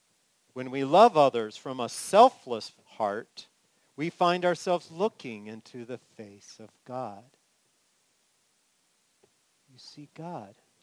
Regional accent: California, United States; You know, for those of you who know me, you know, I grew up in California.

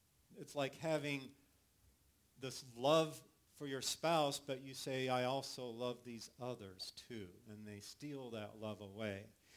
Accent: California, United States; Mine, because I grew up in California and surfed, and it's like, that's what they sound like.

